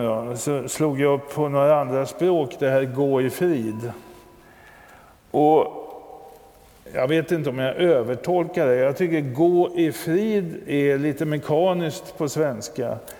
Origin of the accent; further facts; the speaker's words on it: Abensberg, Bavaria, Germany; Jag var väl i tonåren, junior och scoutledare och sånt där hemma i Abensberg.